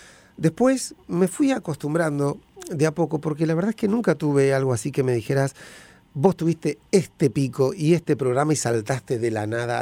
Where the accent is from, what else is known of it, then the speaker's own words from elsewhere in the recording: La Matanza, Buenos Aires Province, Argentina; born there; Nací en La Matanza. La Matanza es un distrito enorme, es casi una provincia en sí misma, La Matanza.